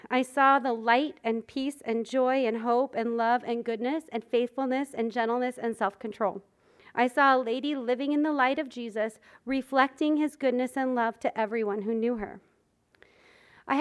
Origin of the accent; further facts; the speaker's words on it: Arizona, United States; But so we're true Arizona people now, and I grew up here in Arizona and then met my husband in Southern California.